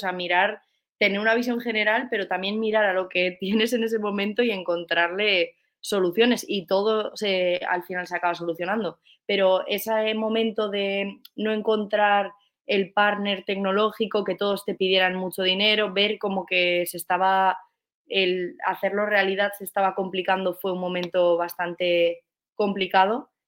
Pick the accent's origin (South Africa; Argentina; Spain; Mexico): Spain; Basque Country; now in Valencia, Spain; La cosa es que mi socio también es de aquí, de Valencia, yo soy del País Vasco